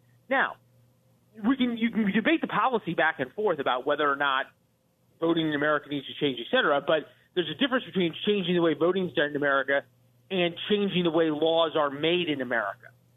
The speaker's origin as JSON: {"language": "English", "region": "Missouri", "country": "United States", "tie": "born or raised there", "also_born_or_lived": "Illinois / Iowa / Arkansas / Georgia", "said": "I grew up in Missouri, but I spent a lot of time in Illinois, Iowa, Arkansas, a little bit of time in Tennessee growing up, a lot of time in Georgia."}